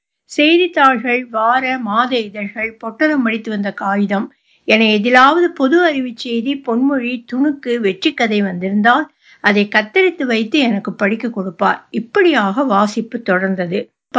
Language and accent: Tamil; Chennai, Tamil Nadu, India; also born or lived in Tiruvarur / Kodali Karuppur; இன்றைய அரியலூர் மாவட்டத்தில் உள்ள கோடாலி கருப்பூர் என்ற கிராமத்தில் நான் பிறந்தேன். வளர்ந்தது சென்னையிலும் திருவாரூரிலும். … தமிழாசிரியர்.